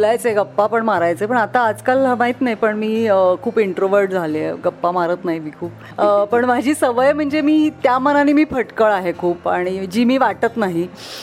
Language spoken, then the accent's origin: Marathi; Dombivli, Maharashtra, India; मी डोंबिवलीची आहे